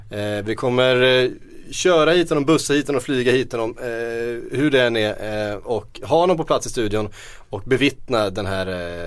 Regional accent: Västervik, Kalmar County, Sweden; Ja, Han är weak, som vi säger hemma i Västervik.

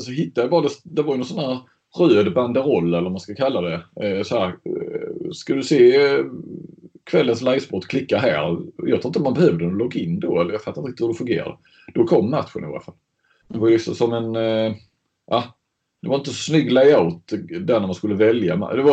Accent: Bjärnebo, Skåne, Sweden; Men Ljunge är ju snarare Hässleholm och Bjärnebo där jag kommer ifrån.

